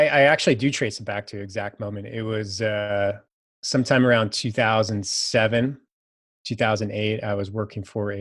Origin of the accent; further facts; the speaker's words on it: Saratoga, California, United States; my dad bought the house when I was born in Saratoga, California for something like $100,000.